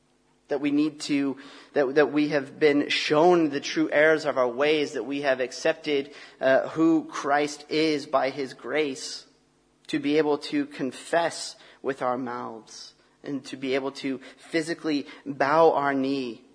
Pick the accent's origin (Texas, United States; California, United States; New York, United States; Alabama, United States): Texas, United States; now in England; I'm an American and I'm a Texan.